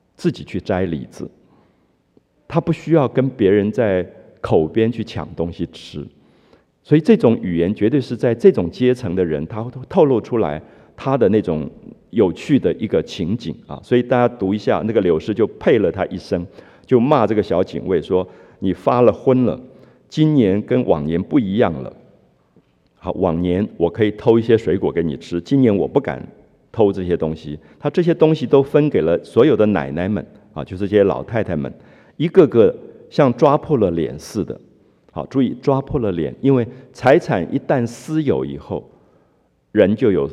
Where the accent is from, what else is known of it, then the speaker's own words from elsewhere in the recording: Taiwan; 比如说我记得我的童年在台湾，有些社区